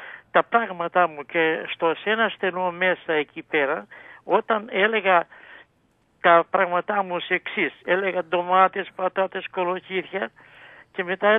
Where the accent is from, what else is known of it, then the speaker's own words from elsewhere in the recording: Attica, Greece; μέσα στο χωριό μου ήρθε ένας άλλος ψάλτης από το γειτανικό χωριό, από τα Σπάτα